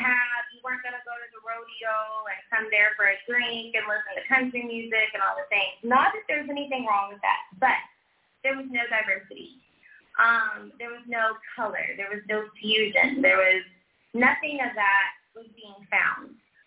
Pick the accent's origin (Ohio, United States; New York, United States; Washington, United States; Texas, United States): Texas, United States; Waco; I'm born and raised in Waco, Texas.